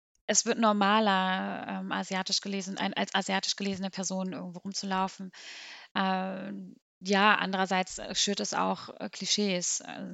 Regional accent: Bremen, Germany; accent: North German; also born or lived in East Frisia; ich habe sicherlich einen norddeutschen Akzent, weil ich in Bremen groß geworden bin und in Ostfriesland Abitur gemacht habe.

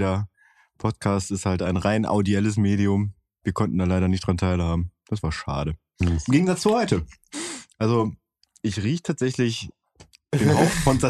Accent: Bielefeld, North Rhine-Westphalia, Germany; weil wir kommen aus Bielefeld.

